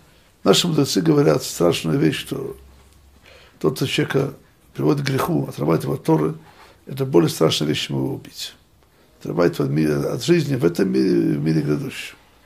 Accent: Odesa, Odesa Oblast, Ukraine; also born or lived in Voronezh; now in Rostov-on-Don, Russia; Я в Ростове уже живу 41 год. Не так мало. Я родом из Одессы, учился в Воронеже.

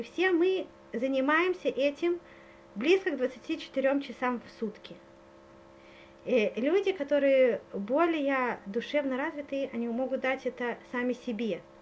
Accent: Russia; потому что мы сами, которые выросли в России, очень часто не получили этого

